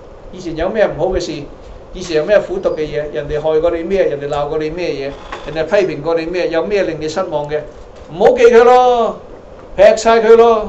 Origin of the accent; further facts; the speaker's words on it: China; 係啦，我中國人唔中意掉嘢㗎嘛。